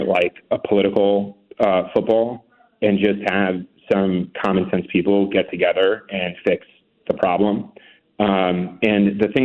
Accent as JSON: {"language": "English", "town": "Endicott", "region": "New York", "country": "United States", "tie": "born or raised there", "said": "I mean, we had, you've heard me say this a million times, in my hometown, Endicott Johnson."}